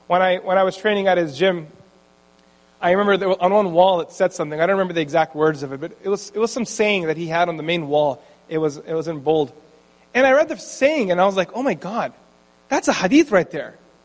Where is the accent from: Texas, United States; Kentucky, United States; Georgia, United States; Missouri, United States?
Kentucky, United States; Elizabethtown; born there; I was born in Elizabethtown, Kentucky. And the public school that I went to, there weren't too many people of color there.